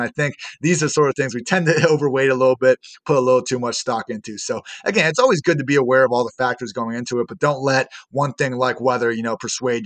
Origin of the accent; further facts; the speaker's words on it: Dublin, Ohio, United States; I'm from Dublin, Ohio.